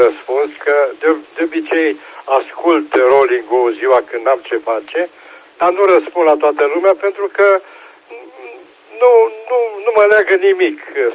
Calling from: Timișoara, Timiș County, Romania; Timișoara

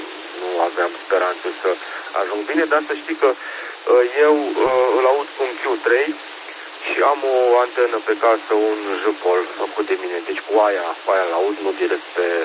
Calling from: Timișoara, Timiș County, Romania; am vrut să văd dacă din Timișoara reușesc să-l accesez.

